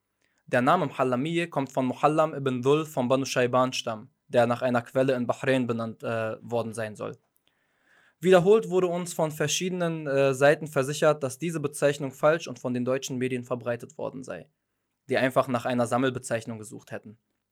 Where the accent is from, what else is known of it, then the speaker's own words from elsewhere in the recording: Lebanon; ich bin Libanese.